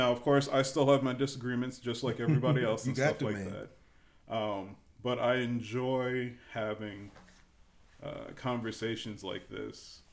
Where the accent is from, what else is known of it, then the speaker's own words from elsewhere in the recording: South Carolina, United States; maybe because I grew up in South Carolina, you know, you go into a Southern Baptist school